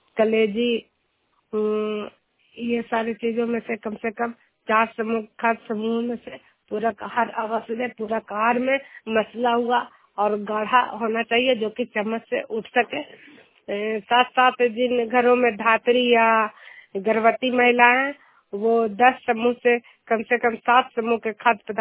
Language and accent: Hindi; Juniyar, Bihar, India